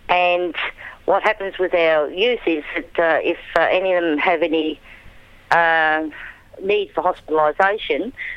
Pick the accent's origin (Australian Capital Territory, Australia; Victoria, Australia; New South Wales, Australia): New South Wales, Australia; also born or lived in far north Queensland; I've lived in rural areas. I grew up in the Hunter Valley with a population of about 5, actually. That's where I started my life.